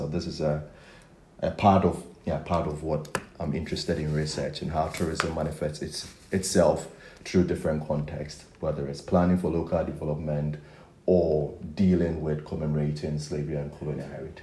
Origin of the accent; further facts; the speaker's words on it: Ghana; I'm Ghanaian